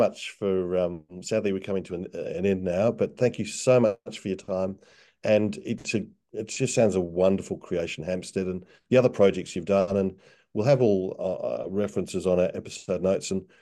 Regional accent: Geelong, Victoria, Australia; It's about a part of the coast near where I grew up in Geelong.

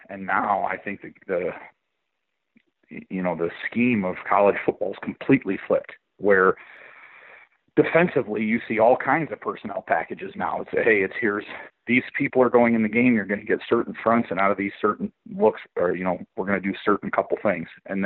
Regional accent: Iowa, United States; And I'm from Eastern Iowa.

